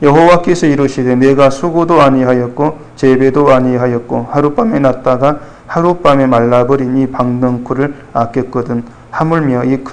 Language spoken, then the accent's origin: Korean; South Korea; 우리가 이 한국 사람으로서 40일 지나면 대한민국이 망한다 했을 때에